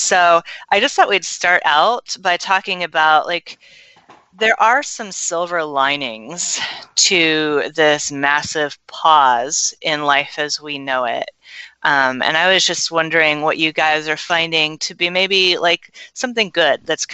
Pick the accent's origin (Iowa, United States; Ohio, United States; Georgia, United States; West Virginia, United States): Ohio, United States; now in Triad, United States; I have been here in the Triad for almost 4 years now. I'm originally from Ohio.